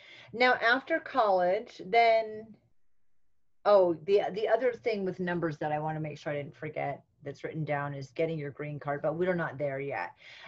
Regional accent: New England, United States; I'm originally from New England, and I cannot tell you how much I have to slow myself down when I talk.

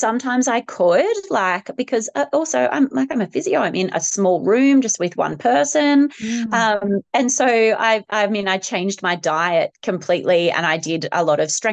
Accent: Glen Innes, New South Wales, Australia; also born or lived in Kalgoorlie, Australia; I had him in Glen Innes. So that's my hometown, rural New South Wales. We had just moved back from Kalgoorlie, which is WA

